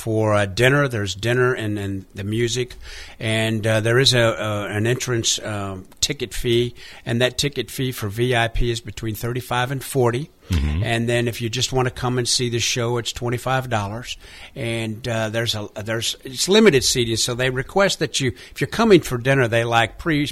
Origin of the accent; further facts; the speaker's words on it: Nashville, Tennessee, United States; when I grew up in Nashville, it was a little bit country, you know, until all the buildup. But it was in Franklin, Tennessee, and some of that area.